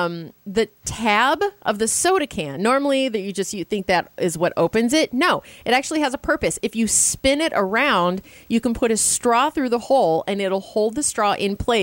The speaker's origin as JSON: {"language": "English", "region": "Midwest", "country": "United States", "said": "I'm from the Midwest. We didn't even use backpacks."}